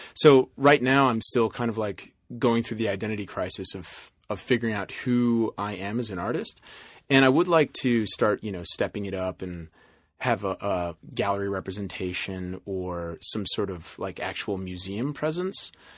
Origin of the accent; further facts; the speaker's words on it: Midwest, United States; well, I grew up in the Midwest and I was a flight attendant for 9 years.